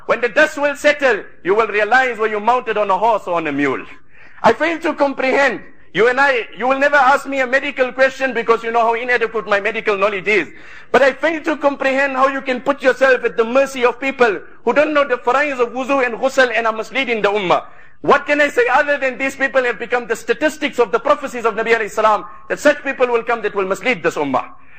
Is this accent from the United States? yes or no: no; South Africa; brother, I don't know you, you don't know me, I'm from South Africa